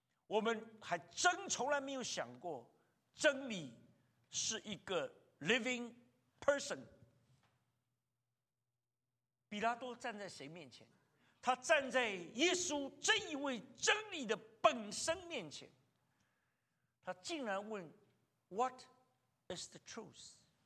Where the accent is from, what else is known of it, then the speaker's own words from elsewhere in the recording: China; 所以现在我们中国人其实坦白说是真的越来越